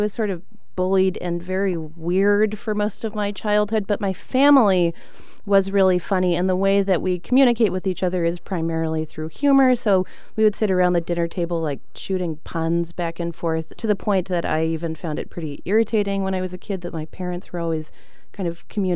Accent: Victoria, British Columbia, Canada; I'm from Victoria, British Columbia, on Vancouver Island. So as far west as you can go.

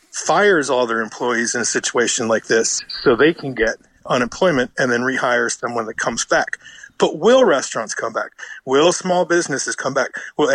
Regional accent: United States; I can because I'm American.

